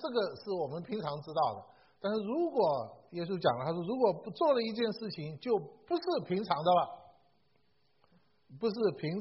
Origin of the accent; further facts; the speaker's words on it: China; 我们中国人有一句话非常好哈